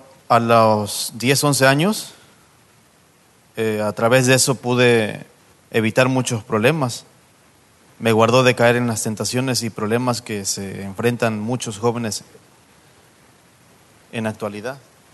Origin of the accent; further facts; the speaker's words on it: Mexico; born there; Nací en México. Mis padres tuvieron 13 hijos.